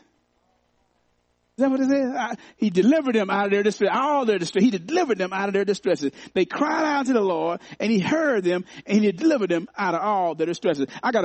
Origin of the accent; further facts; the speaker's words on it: Arkansas, United States; Didn't even know what Chattanooga was. I'm from Arkansas. I'm from Southern Arkansas.